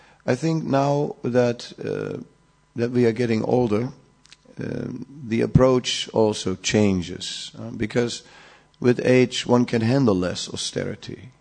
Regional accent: Netherlands; I'm from Holland. We know all about bicycles.

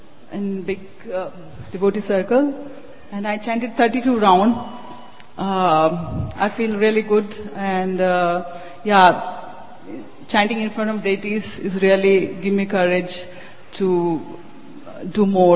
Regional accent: Minneapolis, Minnesota, United States; I'm from Minneapolis.

